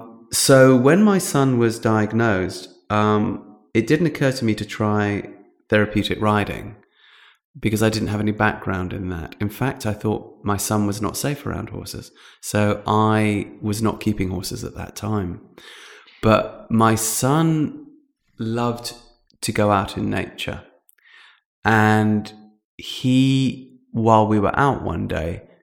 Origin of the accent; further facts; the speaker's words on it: London, United Kingdom; my mum is South African, my dad is from Zimbabwe. And although I was born and raised in London, there was this constant flow through of cousins from Africa.